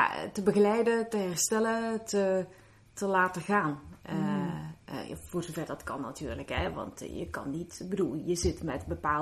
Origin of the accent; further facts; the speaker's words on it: Merchtem, Flemish Brabant, Belgium; Ik kom uit België, Vlaanderen. Mm-hmm. En ik ben geboren en getogen, zoals ze dat zo mooi noemen, in Merchten. En dat is een klein dorpje, nou ja, klein. Maar, aan de rand van Brussel, de Vlaamstalige rand van Brussel.